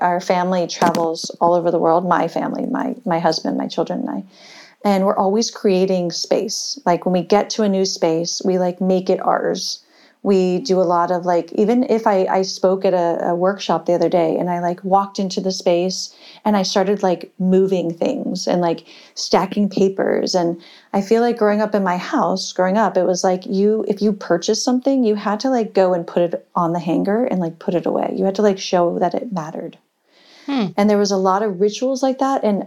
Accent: East Coast, United States; now in California, United States; No, I think I was raised on the East Coast. I feel like I'm a East Coaster that moved to California, to the West Coast

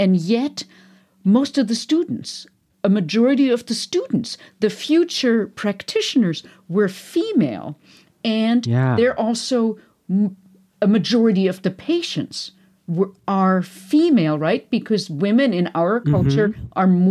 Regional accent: Germany; English is a second language; moved away as an adult; now in United States; I'm German. And you and I are both first generation immigrants. You're from Malaysia, I'm from Germany.

